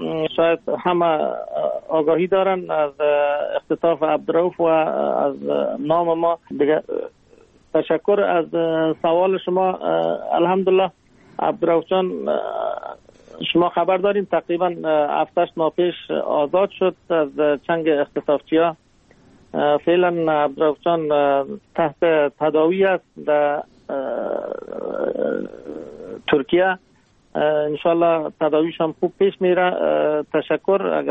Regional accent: Akhcha, Jowzjan, Afghanistan; born there; now in Mazar-i-Sharif, Afghanistan; ما در ولسوالی اخته ولایت جوزجان در اونجا زاده شدیم. فعلا بودباش ما که هست مزار شریف هست، در مزار شریف زندگی میکنیم. تقریبا 40 سال میشه در مزار شریف هستیم.

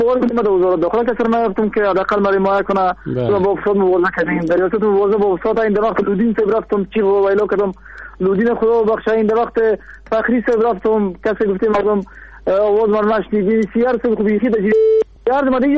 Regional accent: Kabul, Afghanistan; از المند نیستم، از کابل هستم.

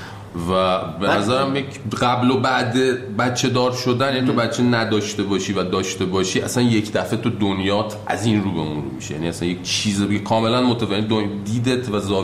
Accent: Iran; moved away as an adult; ما که خارج از ایرانیم

